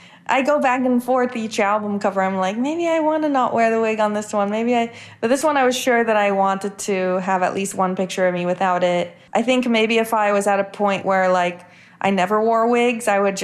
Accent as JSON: {"language": "English", "town": "Palo Alto", "region": "California", "country": "United States", "tie": "born or raised there", "said": "Yeah, so I grew up in Palo Alto, California. My mom is from there. She grew up there as well."}